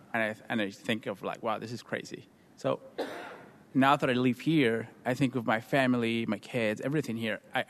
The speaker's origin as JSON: {"language": "English", "country": "Colombia", "lives_now": "United States", "said": "I'm an immigrant from Colombia, South America, and I see a lot of things going on here"}